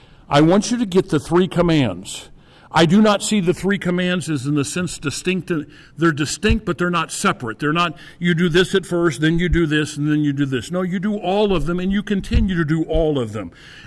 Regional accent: St. Louis, Missouri, United States; I grew up in St. Louis. We had a basketball team that was terrible.

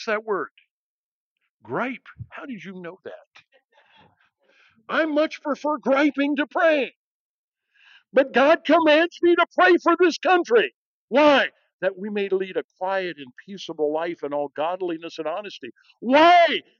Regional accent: United States; I grew up on the Illinois, Mississippi, and Missouri, where they come together. I love those rivers.

